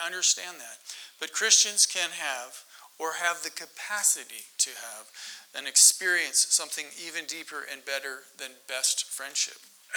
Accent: Calgary, Alberta, Canada; Me personally, growing up in Calgary, I decided I'd go find some trees for school instead of going to Saskatchewan

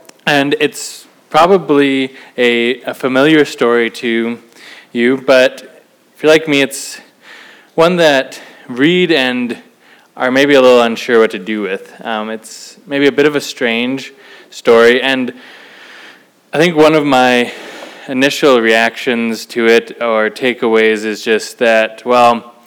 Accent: Canada; they sometimes assume that as a Canadian, you speak at least two languages, English and French

